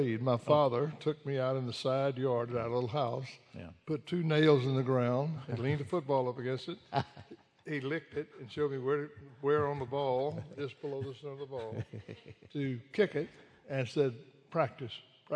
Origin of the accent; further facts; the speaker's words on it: Moss Point, Mississippi, United States; You know, we're from Moss Point, Mississippi, down on the Gulf Coast.